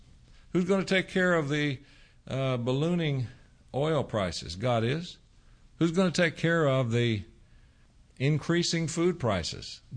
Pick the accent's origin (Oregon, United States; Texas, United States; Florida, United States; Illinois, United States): Texas, United States; I grew up in East Texas where tornadoes are a way of life, but I don't remember this many tornadoes coming this often.